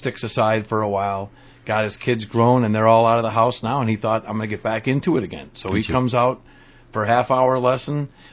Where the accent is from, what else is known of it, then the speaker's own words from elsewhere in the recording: Chicago, Illinois, United States; I grew up in Chicago.